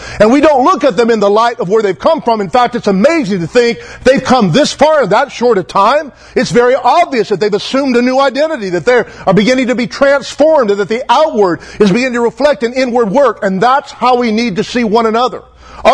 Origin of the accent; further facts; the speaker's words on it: Taft, United States; You know, we're from Taft. We were both born there. Don't hold that against us.